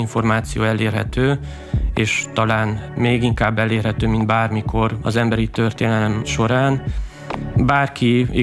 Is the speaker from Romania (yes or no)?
yes; Transylvania, Romania; adott volt egy táji környezet, amiben felnőttem, és egész pici gyerekként mondjuk a gyergyói vagy a kisküküllős nyárád menti vidék volt az, amiben adott volt